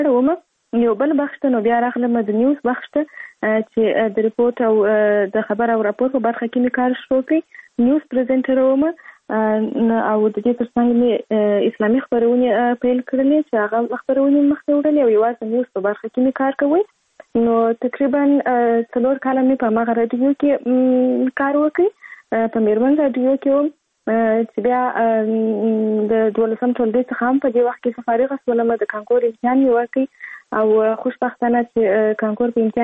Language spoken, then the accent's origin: Pashto; Kandahar, Afghanistan; born or raised there